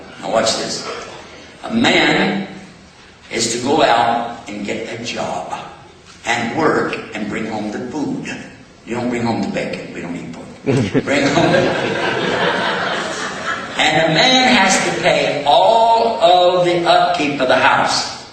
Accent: Texas, United States; I'm from Texas, by the way, and I know how land works.

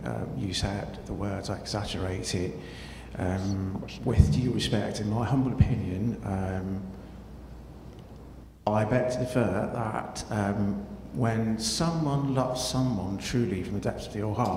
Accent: Pakistan; A very kind of you to say, sir. I'm from Pakistan.

